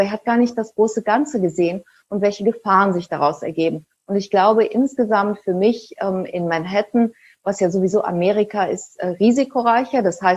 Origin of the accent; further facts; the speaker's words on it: Germany; ich bin ja auch in Deutschland groß geworden